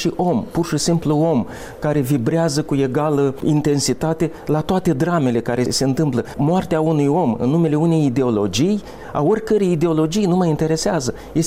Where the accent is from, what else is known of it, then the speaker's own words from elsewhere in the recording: Romania; Suntem români și virgulă.